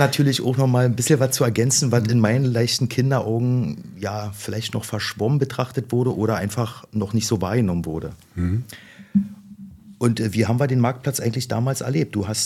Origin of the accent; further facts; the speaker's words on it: Hennigsdorf, Brandenburg, Germany; Geboren 1978 im Winter, im Februar. Ja, groß geworden mit den Eltern und meiner zauberhaften Schwester, wohlbehütet im Stadtteil Hennigsdorf Nord.